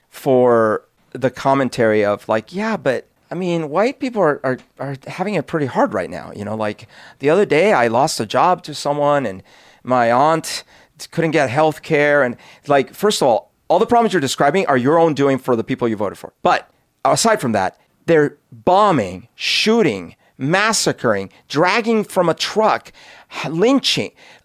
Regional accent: Bogotá, Colombia; English is a second language; now in United States; growing up in Bogota, I always idolized the U.S., because all I saw was like the little 80s window.

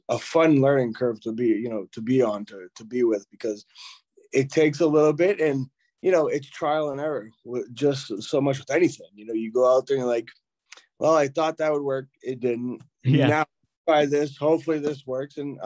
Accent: New England, United States; we're all from New England. We're all New England guys.

